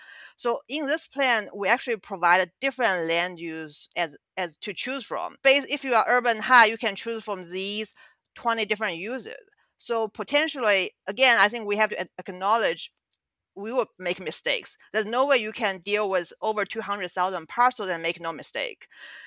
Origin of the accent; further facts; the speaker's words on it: China; I grew up in China and I did my bachelor degree, and also I worked in Shanghai for their comp plan.